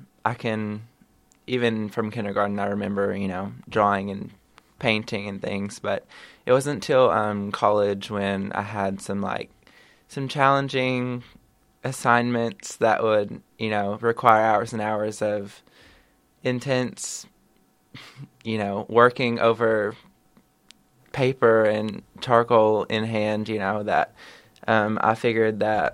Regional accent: Harrisburg, Arkansas, United States; I'm from Harrisburg, Arkansas, which is just down the road from Jonesboro.

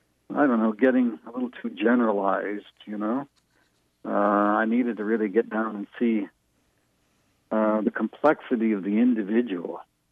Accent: California, United States; also born or lived in Great Plains; now in Oregon, United States; Well, I'm living in Oregon now, but I grew up in Southern California, Mojave Desert, and on the Great Plains. And so I've grown up all my life as a Westerner

